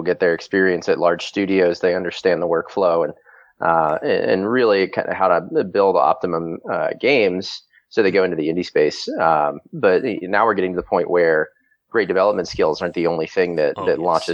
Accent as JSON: {"language": "English", "region": "West Virginia", "country": "United States", "lives_now": "Los Angeles, United States", "said": "So I'm originally from West Virginia. I live in Los Angeles now."}